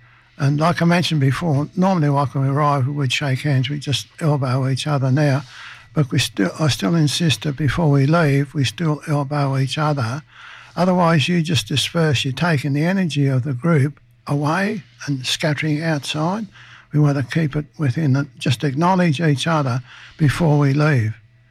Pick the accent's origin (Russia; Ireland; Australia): Australia; Young, New South Wales; born there; Because I come from a family of seven. I was born in Young. And we lived on a farm way out west in the middle of nowhere. I was about six and a half when we left the country.